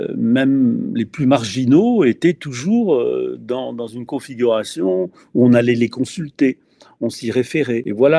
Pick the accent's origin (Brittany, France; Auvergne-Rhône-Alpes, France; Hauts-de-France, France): Brittany, France; mais bon, je suis un peu têtu, je suis breton